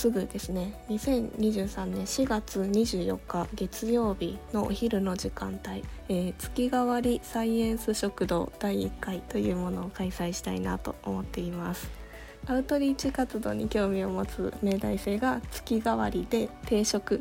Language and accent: Japanese; Aichi, Japan; 私自身も今出身は愛知県なんですが、大学院で名古屋に戻ってきて今3年目の状況、